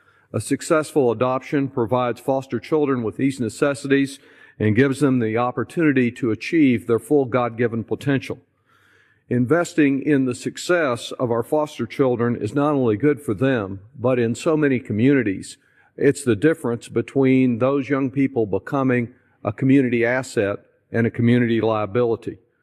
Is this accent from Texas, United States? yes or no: yes; Texas, United States; In my home state of Texas, San Antonio has been viewed as a particular model of success for adoption.